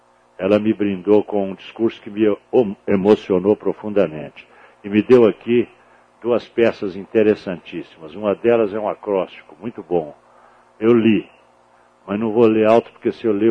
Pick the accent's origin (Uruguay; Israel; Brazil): Brazil; Muriaé, Minas Gerais; also born or lived in Caratinga; Eu sou do Muriaé e do Caratinga, Mauaçu fica entre as duas.